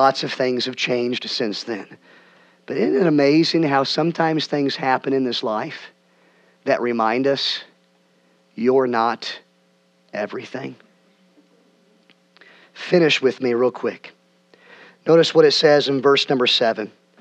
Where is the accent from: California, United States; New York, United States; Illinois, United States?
Illinois, United States; I'm from Central Illinois. I was taught how to mow a yard when I was little.